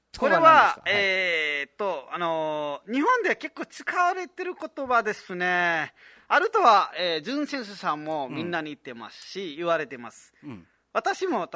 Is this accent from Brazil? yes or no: no; Nepal; Japanese is a second language; now in Japan; ナマステ、ネパールから来ました